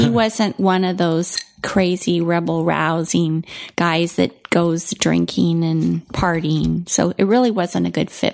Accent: Portland, United States; And he was from Portland. I was from Portland.

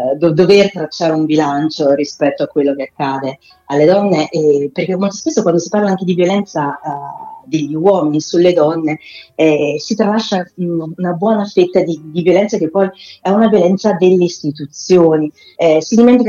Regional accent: Marche, Italy; io poi sono marchigiana, e la mia regione è da diversi anni ormai scivolata a destra

